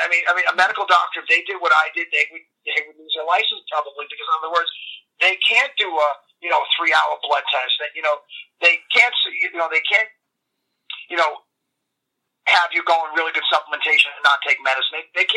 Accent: New York, United States; accent: New York; I guess my New York accent, I could be a little harsh.

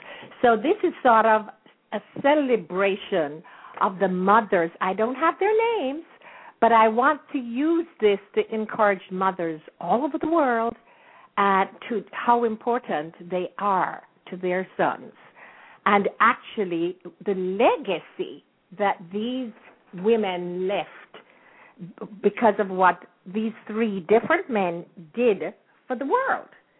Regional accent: Jamaica; we were born and raised in Jamaica, land we love.

